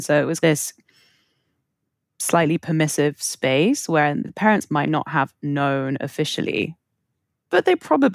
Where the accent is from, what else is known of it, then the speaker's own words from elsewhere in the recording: London, United Kingdom; Growing up in North London, I know it's really different depending on where people grow up, but there were a lot of options, let's say, in North London